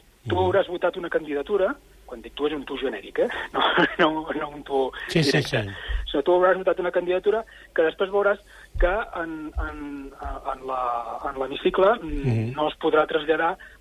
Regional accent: Ordino, Andorra; jo que sóc d'Ordino

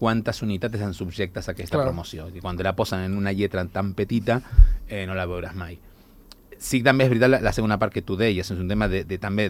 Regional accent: Argentina; born there; Catalan is a second language; moved away; jo que he nascut a l'Argentina

